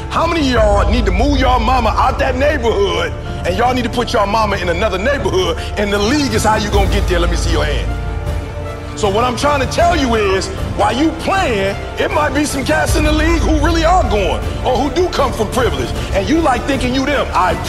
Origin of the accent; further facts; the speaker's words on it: Chicago, Illinois, United States; Right, I'm from Chicago, South Side. I have my father in my life. I don't know who my grandfather is. My mom got pregnant with me at 17 years old.